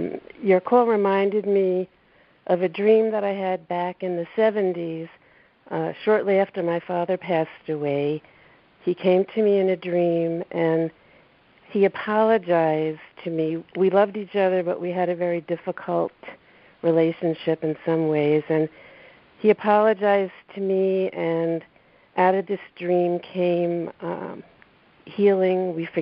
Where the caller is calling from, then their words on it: Brooklyn, New York, United States; I'm calling you from Brooklyn, New York.